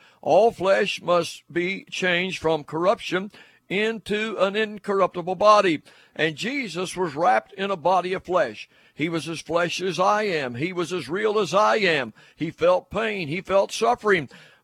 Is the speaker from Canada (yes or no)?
no; Williamson, West Virginia, United States; I was born in Mingo County. I was born in Williamson, West Virginia back in 1935. I was born to West Virginian. I've lived in West Virginia all my life. I will die West Virginian